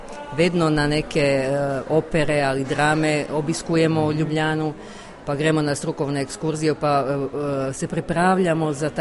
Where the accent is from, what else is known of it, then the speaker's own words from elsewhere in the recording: Rijeka, Primorje-Gorski Kotar County, Croatia; now in Čabar, Croatia; ja sem pa iz Reke in smo se zaljubili in poročili in zdaj sem v Čabru, več 18 let.